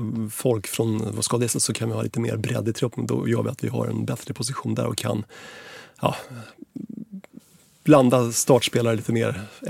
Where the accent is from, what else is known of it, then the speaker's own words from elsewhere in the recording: Kungsängen, Stockholm County, Sweden; Jag är uppväxt i Kungsängen och där var AIK en ganska stark klubb.